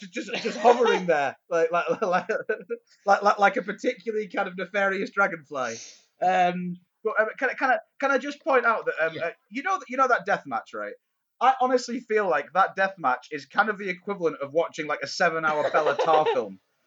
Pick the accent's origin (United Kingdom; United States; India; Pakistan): United Kingdom; England; I'm from the fucking south.